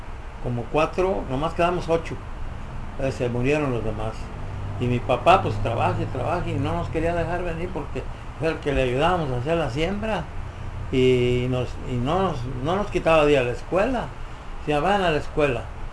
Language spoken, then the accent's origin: Spanish; Acuitzeramo, Michoacán, Mexico; born there; yo nací en Acuitzeramo, Michoacán.